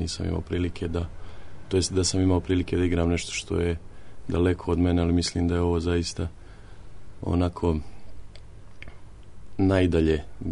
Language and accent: Serbian; Trebinje, Republika Srpska, Bosnia & Herzegovina; ja dolazim iz Trebinja, gdje rođen sam 93. godine u toku rata